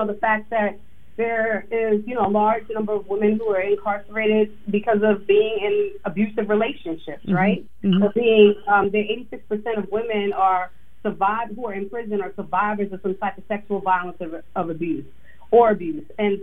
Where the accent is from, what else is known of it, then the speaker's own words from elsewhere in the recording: Manorville, New York, United States; I grew up in Manorville in Long Island. My parents, who were still together after 50 years, were franchise business owners. We were the only black family in our neighborhood.